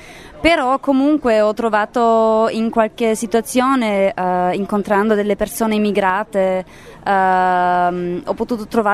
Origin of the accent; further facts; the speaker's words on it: Vienna, Austria; io essendo di Vienna mi sento abbastanza vicina ai Balcani